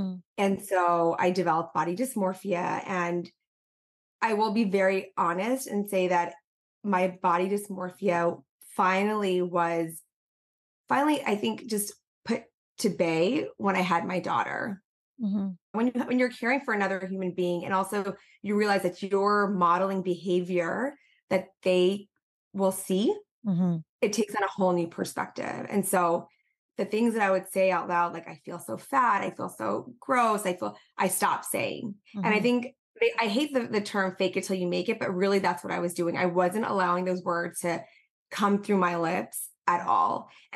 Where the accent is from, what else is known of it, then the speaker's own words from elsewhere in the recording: New York, United States; So I was born and raised in New York. I did residency in Atlanta, which is what brought me to Georgia.